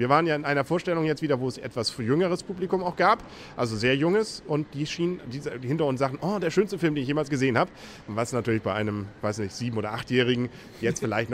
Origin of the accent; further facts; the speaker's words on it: Northern Germany, Germany; als Norddeutscher freut man sich einfach über Wikinger, nicht?